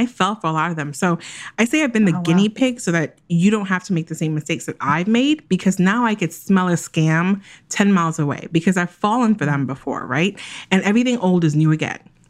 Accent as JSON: {"language": "English", "country": "Jamaica", "said": "I'm Jamaican."}